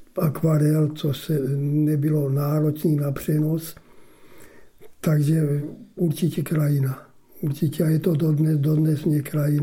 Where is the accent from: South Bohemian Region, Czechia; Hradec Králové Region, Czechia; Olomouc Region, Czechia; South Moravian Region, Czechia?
South Moravian Region, Czechia; Kyjov; born there; Tatínek rodák tady z Biskupek se odstěhoval ke Kyjovu, tam jsme se narodili my, teda já, a já jsem si zase našel ženu zpátky v Biskupkách